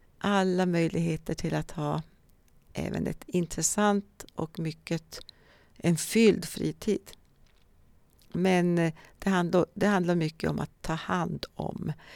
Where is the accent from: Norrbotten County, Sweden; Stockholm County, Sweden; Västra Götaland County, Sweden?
Norrbotten County, Sweden; Överkalix; Ja, jag kommer från en glesbygd. Jag kommer från Överkalix. Pappa och mamma jobbar på skogssidan.